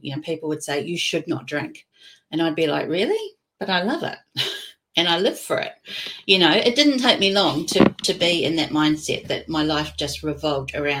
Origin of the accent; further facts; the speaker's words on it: Australia; It was just part of the culture of growing up in Australia in the 1970s.